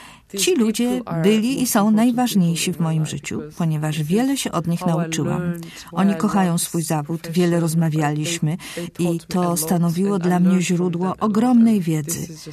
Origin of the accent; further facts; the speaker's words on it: Turkey; urodziłam się i wychowałam w Turcji.